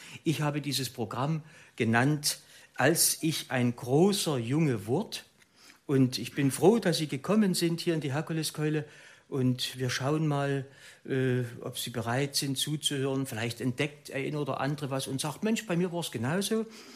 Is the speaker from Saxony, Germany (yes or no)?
yes; Dresden, Saxony, Germany; ich bin ja hier in meiner Heimatstadt in Dresden.